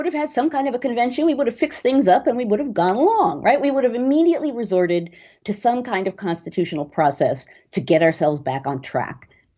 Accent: United States; part of me, just as an American, is very anxious.

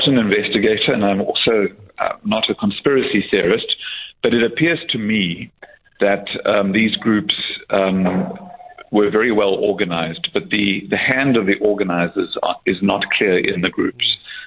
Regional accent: Durban, KwaZulu-Natal, South Africa; I grew up in Durban, so Bayhead was what you would locally call the harbour area.

